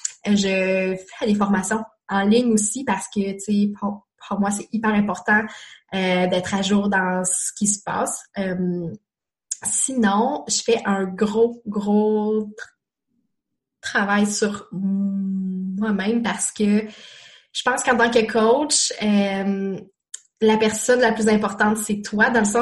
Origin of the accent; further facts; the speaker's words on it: New Brunswick, Canada; born there; moi je suis née au Nouveau-Brunswick, donc elle est née dans ma ville natale